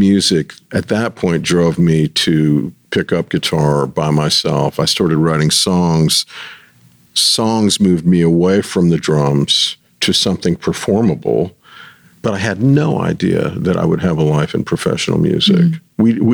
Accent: Rhode Island, United States; And the record's actually about where I grew up. It's about growing up in Rhode Island.

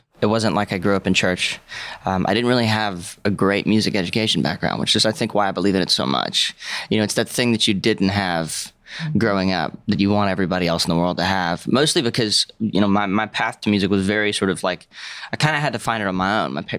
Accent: Breaux Bridge, Louisiana, United States; I grew up in Brobridge, Louisiana. So just outside of Lafayette.

